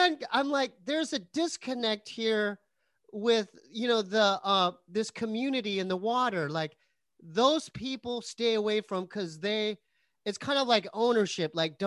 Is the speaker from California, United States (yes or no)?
yes; Poway, California, United States